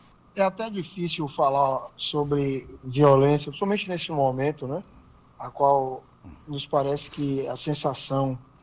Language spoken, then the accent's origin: Portuguese; Brazil; nós, muitas vezes, como povo, como brasileiro, nós erramos muito nessa questão da formação dos nossos jovens